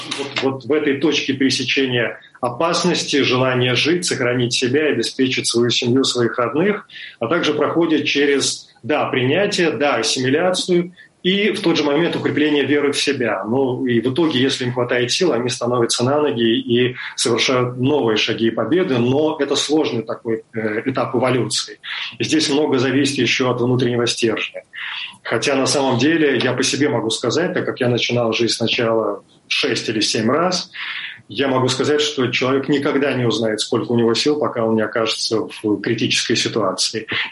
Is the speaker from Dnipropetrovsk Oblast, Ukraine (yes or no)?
no; Kyiv, Ukraine; moved away as an adult; И Киев для меня был знакомый, более чем знакомый. Это мой второй город, мой родной город.